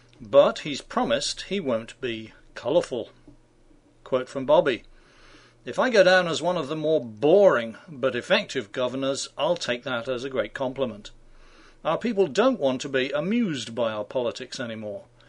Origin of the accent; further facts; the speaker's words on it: New York, United States; Perhaps we should ask the governor of my home state, Elliot Spitzer.